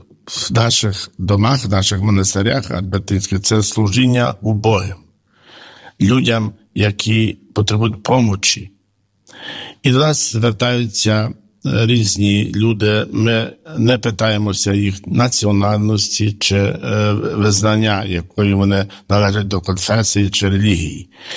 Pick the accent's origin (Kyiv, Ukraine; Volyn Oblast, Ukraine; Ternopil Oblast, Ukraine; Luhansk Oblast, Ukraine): Ternopil Oblast, Ukraine; now in Zaporizhzhia, Ukraine; Я сам походжу з України, Західної України, з Тернопільської області.